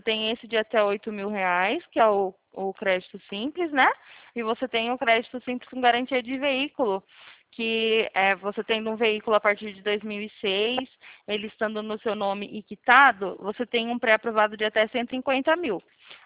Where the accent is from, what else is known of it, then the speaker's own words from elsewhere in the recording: São Roque, São Paulo, Brazil; Eu sou daqui de São Roque, eu trabalho para PoupaCred, sou especialista em linhas de crédito do Santander.